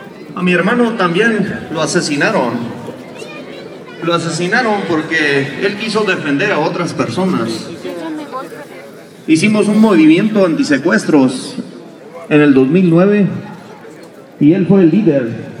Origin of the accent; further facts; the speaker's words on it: Mexico; reflexionemos en las cosas que nos humillan como mexicanos